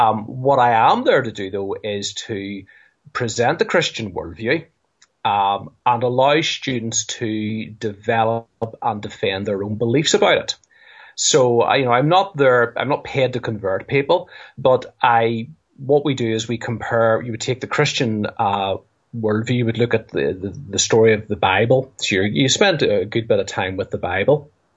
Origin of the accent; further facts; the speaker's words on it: Armagh, Northern Ireland, United Kingdom; Well, I'm from Armagh, which seems to be in a time zone all of its own, really.